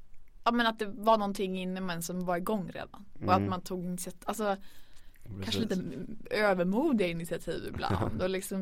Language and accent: Swedish; Örnsköldsvik, Västernorrland County, Sweden; För jag är uppvuxen i Övik också.